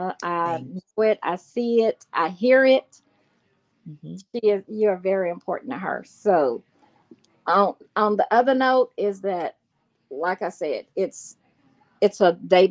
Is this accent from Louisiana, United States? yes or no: yes; Louisiana, United States; I say y'all don't laugh at me because I say y'all, I'm from Louisiana, I'm a Creole.